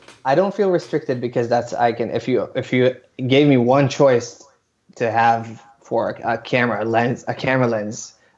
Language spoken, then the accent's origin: English; Israel; moved away; living away from my family and living away from my hometown, my country, the place I grew up in, and what does that mean to me?